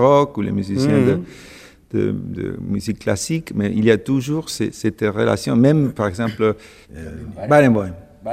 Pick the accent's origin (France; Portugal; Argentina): Argentina; French is a second language; now in United States; j'ai quitté l'Argentine en 1984 et j'habite aux États-Unis.